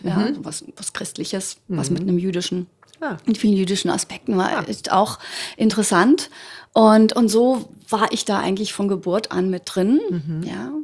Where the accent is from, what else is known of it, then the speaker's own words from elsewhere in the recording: Ugljan, Zadar County, Croatia; now in Germany; Von der Insel Ugljan.